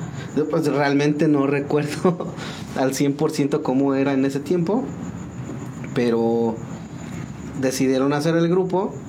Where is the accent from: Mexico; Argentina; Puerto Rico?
Mexico; Metepec, State of Mexico; Metepec, Estado de México.